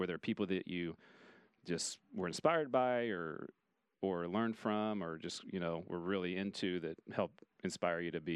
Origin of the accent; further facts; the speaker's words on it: Ohio, United States; now in Wichita, United States; so I'm from Ohio. And when I grew up in Ohio